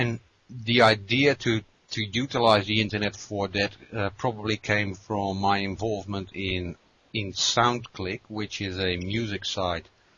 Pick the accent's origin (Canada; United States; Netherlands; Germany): Netherlands; English is a second language; now in New Zealand; what happened is about 4 years ago, I immigrated from the Netherlands to New Zealand. I arrived here basically with no network at all. My network that I had was a network in the Netherlands and in Europe.